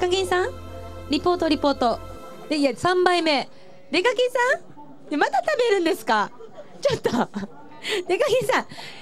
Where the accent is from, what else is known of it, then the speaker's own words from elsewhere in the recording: Asahikawa, Hokkaido, Japan; 皆さん出身は旭川ですのでね。